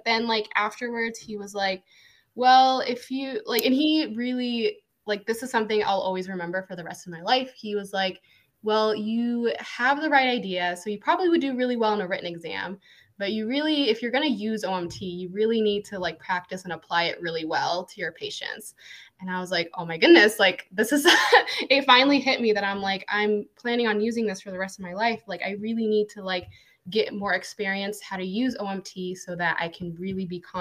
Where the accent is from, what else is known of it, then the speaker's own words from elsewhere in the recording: Illinois, United States; So I grew up in Illinois.